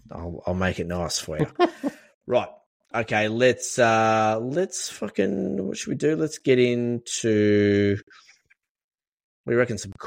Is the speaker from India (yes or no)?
no; New South Wales, Australia; I was born in Sydney, but then I moved out to the country